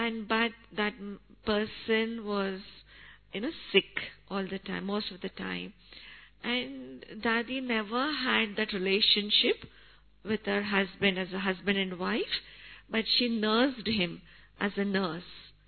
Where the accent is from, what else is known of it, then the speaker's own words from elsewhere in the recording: Bangalore, Karnataka, India; because she lived in Bangalore and I'm from Bangalore